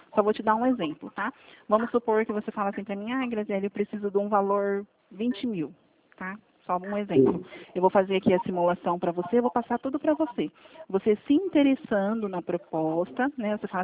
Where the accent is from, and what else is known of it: Presidente Prudente, São Paulo, Brazil